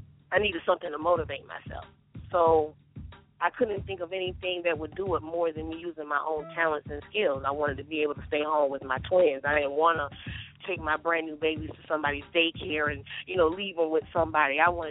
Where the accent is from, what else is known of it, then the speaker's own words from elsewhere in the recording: Sanford, Florida, United States; now in San Francisco, United States; right now I live in San Francisco, California. I was born and raised in Sanford, Florida.